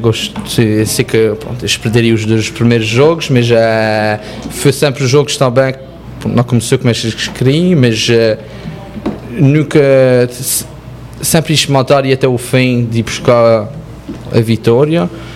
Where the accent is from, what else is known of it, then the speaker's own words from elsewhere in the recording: Montreal, Quebec, Canada; também nasci em Montreal, vivi aqui, cresci aqui